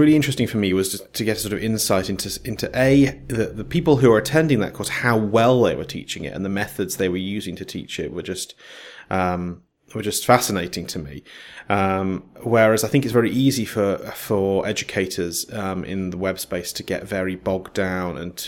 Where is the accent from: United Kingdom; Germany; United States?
United Kingdom; Maybe it's because we're British, I don't know.